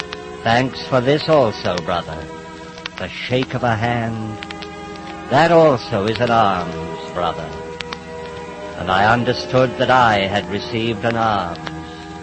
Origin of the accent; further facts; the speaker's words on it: Dulwich, London, United Kingdom; born there; No, I'm not. I was born at Dulwich in England.